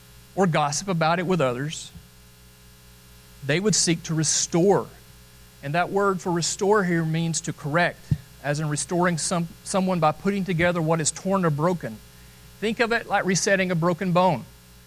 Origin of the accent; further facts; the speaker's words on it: Boaz, Alabama, United States; It was broken so bad, I grew up in Boaz, the ER doctor wouldn't touch it.